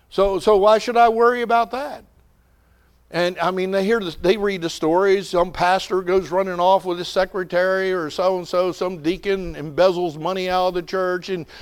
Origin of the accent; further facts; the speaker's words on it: New Jersey, United States; You know, I remember people down in South Jersey, you know, I grew up down in South Jersey and people would see me.